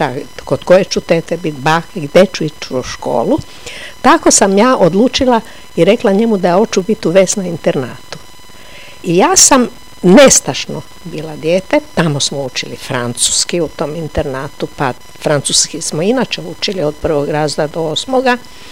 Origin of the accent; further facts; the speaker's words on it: Gospić, Lika-Senj County, Croatia; born there; Ja sam rođena u Gospiću, jer su moji tada živjeli, moja mama u Karlobagu, kada se, a Gospić je bila bolnica. I tata je poslije iz Karlobaga bio premešten u jedan zaselak odmah kod Gospića koji se zove Trnovac